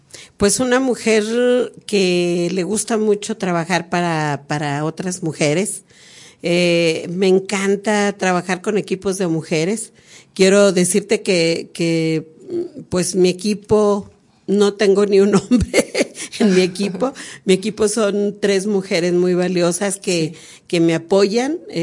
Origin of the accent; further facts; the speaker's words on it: Durango, Mexico; cuando se llega la oportunidad de que salgo yo del sexto año, me vengo a la ciudad de Durango porque en mi pueblo pues ya no había secundaria.